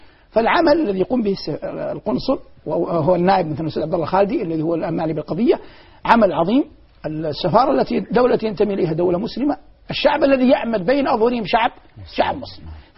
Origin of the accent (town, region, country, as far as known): Saudi Arabia